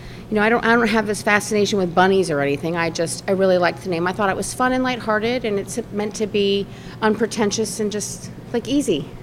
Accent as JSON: {"language": "English", "region": "Virginia", "country": "United States", "tie": "born or raised there", "lives_now": "Fredericksburg, United States", "said": "And I'm a Virginian. I'm born and raised in Fauquier County. And I came to Fredericksburg because of the Kenmore Inn."}